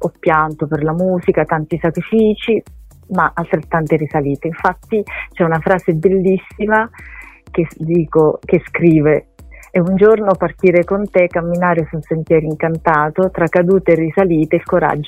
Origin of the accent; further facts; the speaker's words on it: Teramo, Abruzzo, Italy; perché io sono abruzzese, sono di Teramo